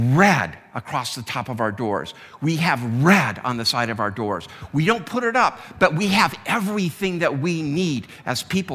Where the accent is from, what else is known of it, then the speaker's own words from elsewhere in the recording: United States; As an American, I am ashamed.